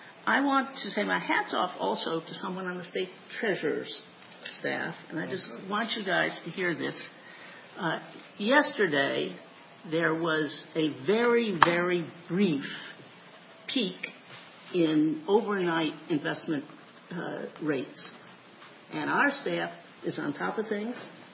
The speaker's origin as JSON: {"language": "English", "region": "California", "country": "United States", "said": "I came from California to college 54 years ago."}